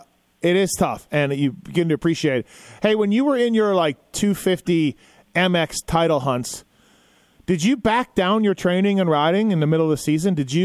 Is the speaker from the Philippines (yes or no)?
no; Manitoba, Canada; I'm from Manitoba. I'm from Manitoba.